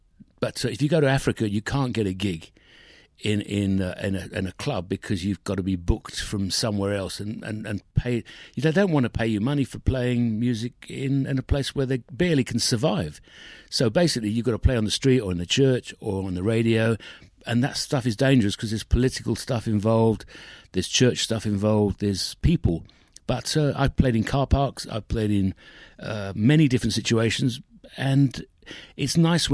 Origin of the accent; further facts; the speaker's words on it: Woodford, London, United Kingdom; It was a very sort of on the edges of London, suburbia type of town with lots of commuters